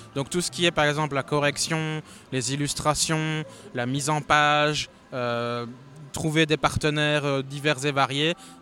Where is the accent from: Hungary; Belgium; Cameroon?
Belgium; Wallonia; now in Mons, Belgium; Alors moi je viens au départ de la région namuroise, mais là j'habite actuellement à Mons